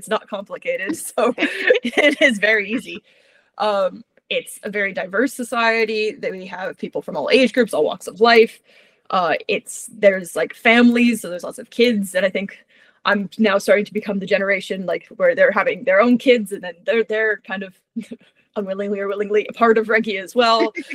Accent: Calgary, Alberta, Canada; moved away as an adult; now in United Kingdom; So I'm originally Canadian. I came from Calgary.

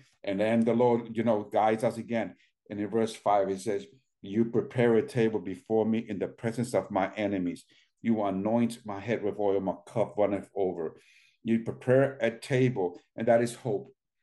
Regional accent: New York City, New York, United States; And like I said, even when I was young, growing up in New York, and I used to go to just to go to the corner store, I had to have eyes behind my back

